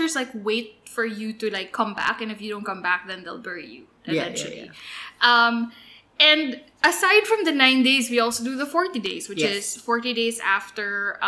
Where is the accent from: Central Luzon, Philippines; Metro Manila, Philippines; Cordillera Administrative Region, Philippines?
Central Luzon, Philippines; and I, you know, are mostly from the Tagalog kind of tradition. Or she's from Batangas, I'm from Pampanga.